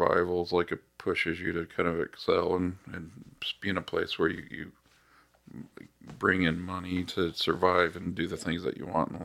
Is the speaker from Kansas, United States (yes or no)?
yes; Kansas, United States; also born or lived in Denver / Texas / Arizona; I was born in Denver and I grew up in Kansas.